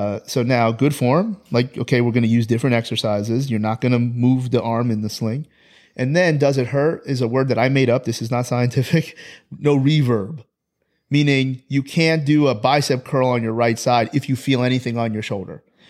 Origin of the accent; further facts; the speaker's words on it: Toronto, Ontario, Canada; I'm from Toronto. That Toronto is track town USA, not Eugene, Oregon.